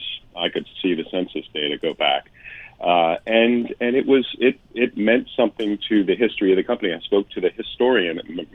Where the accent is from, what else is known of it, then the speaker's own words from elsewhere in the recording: St. Louis, Missouri, United States; So Mayview stuck out to me because I'm from St. Louis